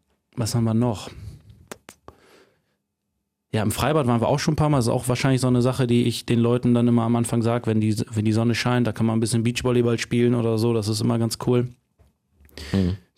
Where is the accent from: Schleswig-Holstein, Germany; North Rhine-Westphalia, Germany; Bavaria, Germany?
North Rhine-Westphalia, Germany; Emsdetten; also born or lived in Steinfurt; mein ganzes Leben in Emstetten gewohnt